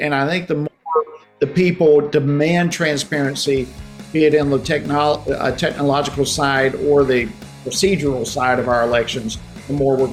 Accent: Georgia, United States; Many states, for example, Georgia, my home state, the machine prints out a sample of what I voted for

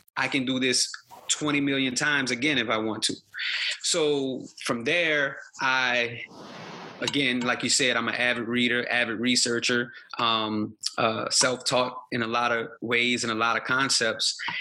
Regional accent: New Orleans, Louisiana, United States; As you briefly stated, I'm a New Orleans native.

